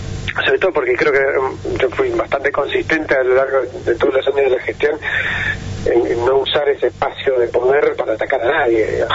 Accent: Argentina; Y bueno, nada, como argentino, el deseo que le vaya bien

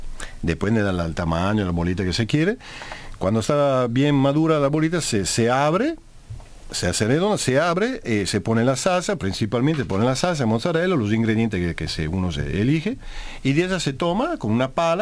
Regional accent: Padua, Veneto, Italy; Spanish is a second language; now in Córdoba, Argentina; cerré todo allá en mi ciudad de Padova para venir acá y me quedé acá.

